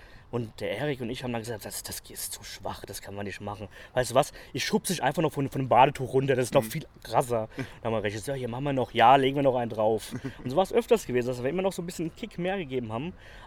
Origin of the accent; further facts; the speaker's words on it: Bad Homburg, Hesse, Germany; ich komme ja aus Frankfurt, also aus Bad Homburg unten